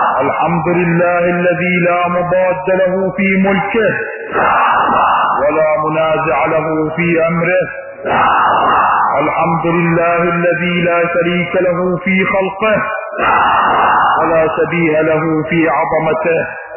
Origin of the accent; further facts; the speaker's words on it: Iraq; فانا كعراقي انتمي الى جنوبه والى شماله على حد سواء وانا كعراقي انتمي الى كل اديانه على حد سواء.